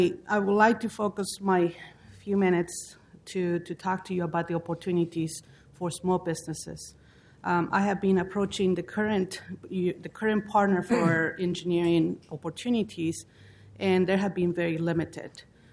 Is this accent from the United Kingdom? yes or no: no; Mexico; I come from a country from Mexico that when there is no opportunities in construction